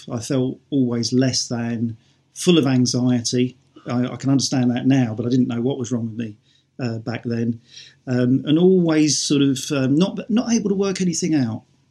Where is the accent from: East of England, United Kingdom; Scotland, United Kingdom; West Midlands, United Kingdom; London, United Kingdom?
East of England, United Kingdom; Loughton; also born or lived in Greenwich; And we spent, I think, the first 4 years of my life in Greenwich. And then we moved to Loughton in Essex in sort of late 1968, early 1969.